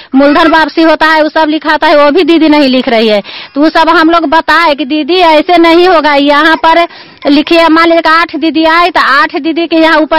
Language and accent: Hindi; Badi Ghosi, Bihar, India; कावा पंचायत ग्राम बड़ी घोसी के रहने वाली हूँ, हिलसा प्रखंड के रहने वाली हूँ।